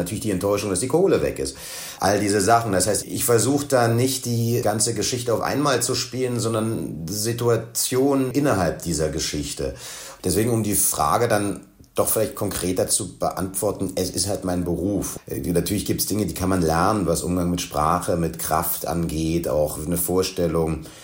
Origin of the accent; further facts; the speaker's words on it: Dresden, Saxony, Germany; Ich bin Dresdner.